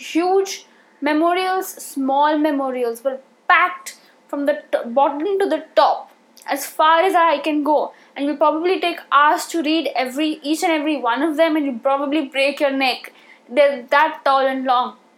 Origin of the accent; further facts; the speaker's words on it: Mumbai, Maharashtra, India; Now, I come from Mumbai